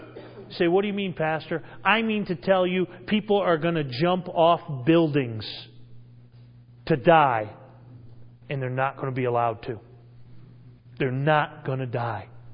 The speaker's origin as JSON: {"language": "English", "region": "New England", "country": "United States", "said": "We're from New England. I mentioned that already. Did I mention we're from New England?"}